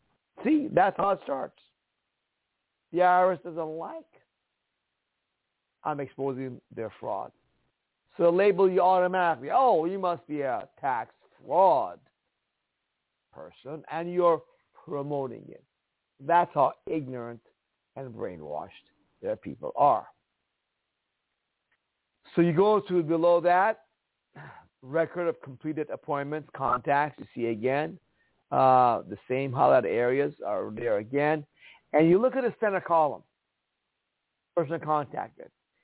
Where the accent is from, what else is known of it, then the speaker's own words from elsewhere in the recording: Iran; now in United States; We're from Iran, a dictatorship country, raised in a Jewish family, comes to land of the free, home of the brave.